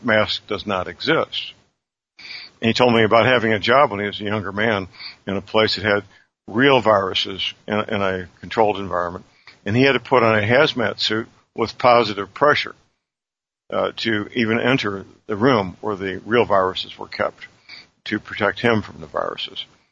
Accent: St. Louis, Missouri, United States; Doug, my hometown is St. Louis, Missouri

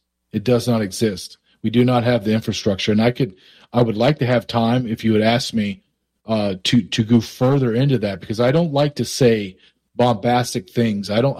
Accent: Louisiana, United States; also born or lived in Alabama / Arkansas; I grew up in the Deep South in Louisiana, Alabama, and went to college in Arkansas. So I can understand that language still to this day.

